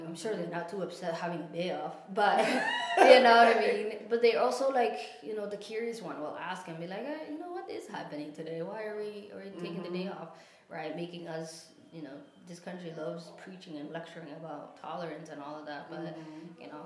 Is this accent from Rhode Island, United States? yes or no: no; Lewiston, Maine, United States; growing up in Lewiston, you, or at least for me, like the schools in particular, like they don't adhere to prayer time. They don't, mm-hmm. they don't adhere to when we have our Islamic faith sort of celebratory.